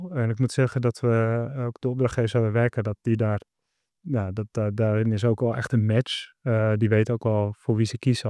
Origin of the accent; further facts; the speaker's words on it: Amsterdam, North Holland, Netherlands; Maar ook de mensen met wie ik ben opgegroeid in Amsterdam terugzie.